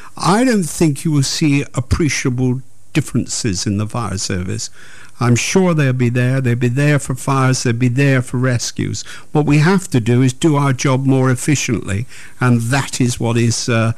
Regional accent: Bristol, South West England, United Kingdom; I want a city that we're proud to say, I come from Bristol.

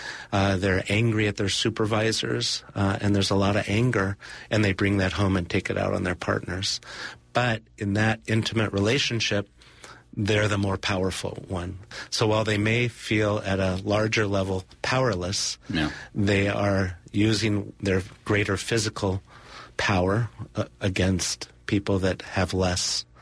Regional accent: North Hollywood, California, United States; Even though I grew up in North Hollywood, I'm not a big Hollywood buff.

